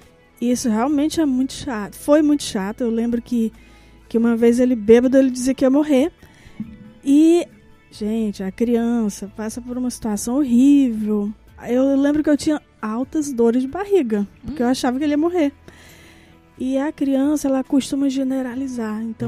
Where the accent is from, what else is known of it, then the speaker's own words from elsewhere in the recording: Nova Russas, Ceará, Brazil; also born or lived in Rio de Janeiro; Aqui em Nova Russas, né? Que eu sou de Nova Russas.